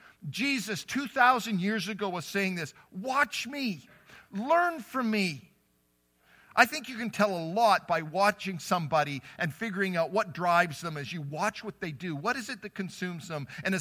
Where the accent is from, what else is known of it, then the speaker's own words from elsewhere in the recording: Calgary, Alberta, Canada; I grew up as a city guy. I grew up in Calgary, so I'm used to the Calgary Stampede